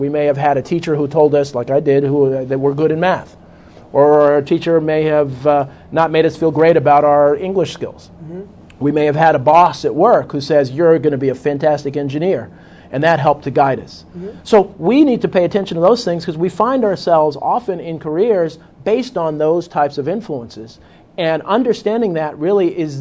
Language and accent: English; Boston, Massachusetts, United States; born there; also born or lived in New York / Connecticut / Maryland; Well, I was born in Boston. My dad's a United Methodist minister, so we moved around a lot. So lived in New York and Connecticut and Maryland, so I was kind of a minister brat.